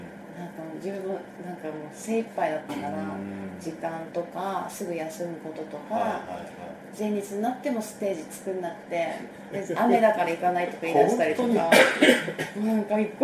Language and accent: Japanese; Sendai, Miyagi, Japan; 私が仙台出身で、はい、まあ、3.11 2011年に地震が起きた時に、まあ、東京にいたんですよね